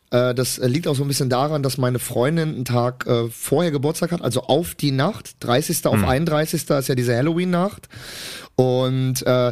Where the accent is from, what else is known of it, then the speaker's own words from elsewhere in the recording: Cologne, North Rhine-Westphalia, Germany; Das Ding ist, ich bin ja Kölner. Und als Kölner wächst du mit dem Karneval auf.